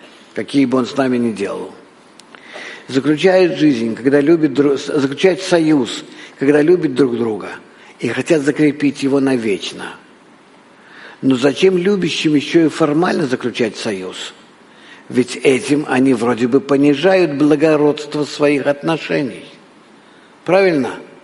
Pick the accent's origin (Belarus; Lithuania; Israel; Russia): Israel; Rehovot, Central District; Russian is a second language; Ну-ну, это мой родной город.